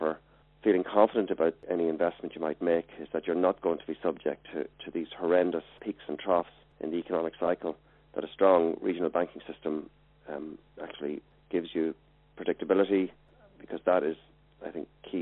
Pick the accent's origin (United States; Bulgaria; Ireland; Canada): Ireland; also because we're English-speaking, we're culturally quite close to America, and we're in the European Union. But it means that headlines about Ireland's economic recovery may be true